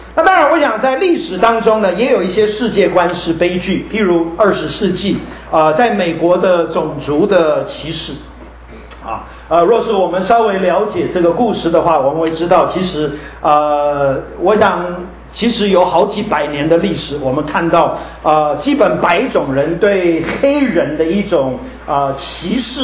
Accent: Kaohsiung, Taiwan; also born or lived in Pingtung; 我是在高雄，其实我是在屏东出生的，但是在高雄长大的。

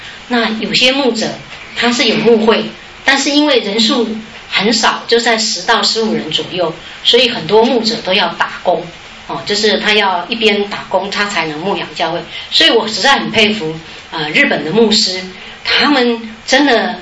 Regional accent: Taiwan; 听说一年到日本旅游有120几万人我们台湾人是冠军

